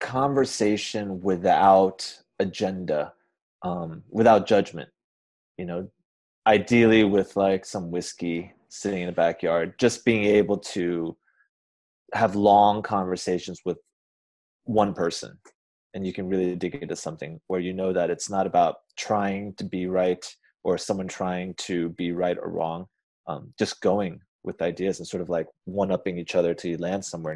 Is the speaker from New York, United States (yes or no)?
yes; New York, United States; I'm a New Yorker